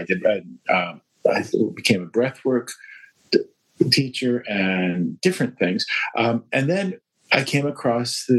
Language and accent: English; Vancouver, British Columbia, Canada; moved away as an adult; now in London, United Kingdom; I'm from Vancouver and I moved to London and became an investment banker.